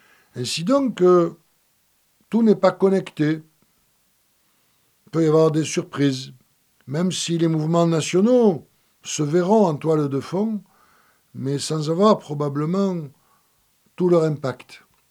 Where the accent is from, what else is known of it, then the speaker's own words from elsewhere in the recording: Occitanie, France; also born or lived in Gard; enfant, j'ai grandi en Lozère, même si c'était la Lozère Cévenole, il y a une part de moi qui se dit lozérien et qui assume le nord de la Lozère